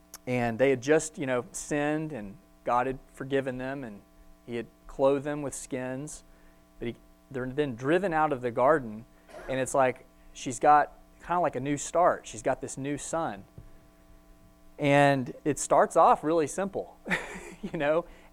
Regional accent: Texas, United States; as an American with a family here in Texas

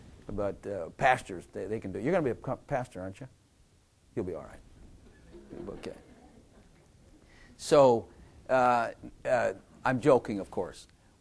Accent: the South, United States; You know, we're from the South. And we still believe in Jesus

